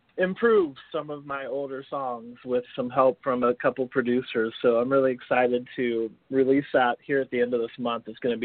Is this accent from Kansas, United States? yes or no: yes; Kansas, United States; I lived there for about 23 years